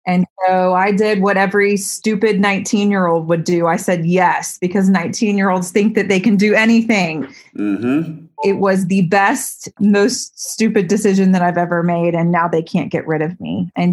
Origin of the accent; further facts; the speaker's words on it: Atlanta, Georgia, United States; I'm an Atlanta girl, and I came down the Highway 316 to Athens, Georgia to become a Bulldog.